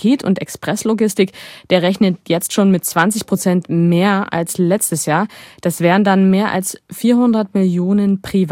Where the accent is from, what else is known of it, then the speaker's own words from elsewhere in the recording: Aue, Saxony, Germany; Ich komme ja aus Aue im Erzgebirge.